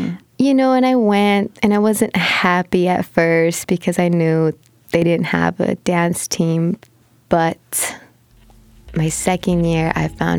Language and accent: English; Carson, California, United States; I grew up in Carson, California. Just a small town that is full of folks of color, immigrant families, Filipinos, Samoans, Latinos, Black folks, just like living mostly in harmony.